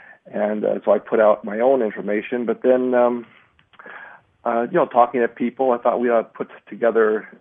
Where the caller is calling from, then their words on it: Montana, United States; We're in Montana.